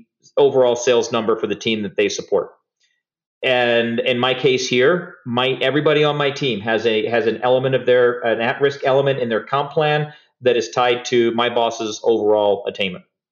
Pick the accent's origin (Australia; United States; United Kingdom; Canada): United States; Hollywood, Florida; And, you know, I grew up in South Florida, near Fort Lauderdale, a place called Hollywood.